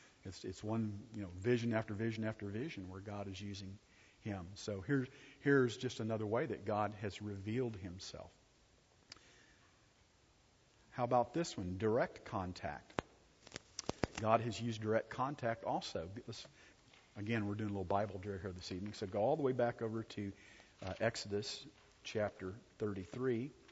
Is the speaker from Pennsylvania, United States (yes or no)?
no; Texas, United States